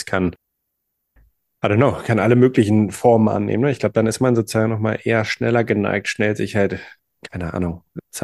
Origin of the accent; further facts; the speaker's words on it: Northern Germany, Germany; Und ich komme auch aus Norddeutschland. Also wir haben da oben tendenziell viel Kohl.